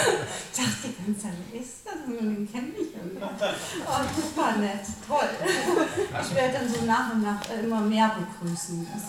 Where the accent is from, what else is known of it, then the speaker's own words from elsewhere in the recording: Altenkirchen, Rhineland-Palatinate, Germany; Da ist jemand wirklich aus meiner Heimat angereist. Aus Altenkirchen, da komme ich her, aus dem Westerwald.